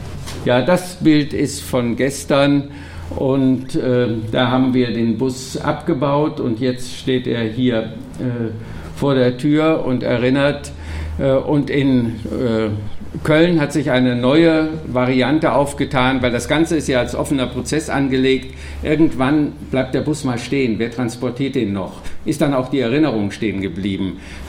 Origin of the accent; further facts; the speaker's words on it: Poznań, Greater Poland, Poland; born there; denn mein Geburtsort ist Posen.